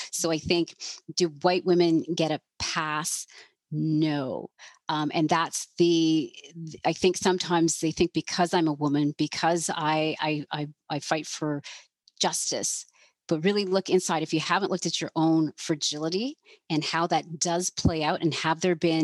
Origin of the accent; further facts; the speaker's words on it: London, Ontario, Canada; I went to a predominantly white high school, of course, I grew up in London.